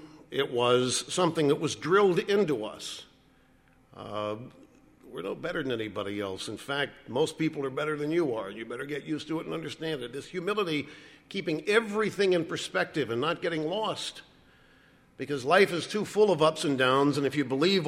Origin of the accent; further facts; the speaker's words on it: Cape Girardeau, Missouri, United States; Where we grew up in Cape Girardeau, you lived there year-round, and maybe one family had a summer home in Michigan.